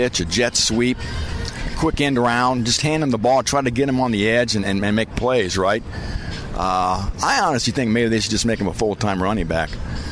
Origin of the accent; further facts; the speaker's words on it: West Lafayette, Indiana, United States; I mean, I grew up in West Lafayette. I got deep roots there.